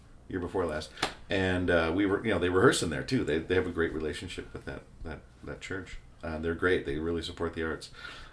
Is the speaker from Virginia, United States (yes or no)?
no; Evanston, Illinois, United States; I grew up in Evanston. So even longer than that, really, in the area. I went to school in L.A. and then came back here.